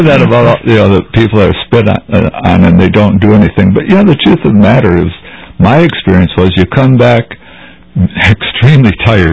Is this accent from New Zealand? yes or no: no; Detroit, Michigan, United States; Originally, I'm from Detroit.